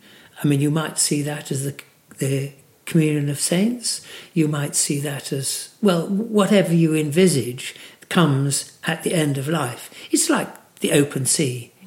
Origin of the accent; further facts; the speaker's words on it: Langford, East of England, United Kingdom; I was born in Langford. And I basically lived almost all of my life in Essex.